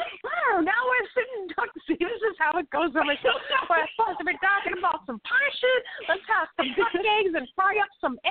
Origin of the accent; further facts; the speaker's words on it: Boston, Massachusetts, United States; now in Maine, United States; Now, remember, I'm coming from Boston here, so I'm going to ask these questions because I just don't know.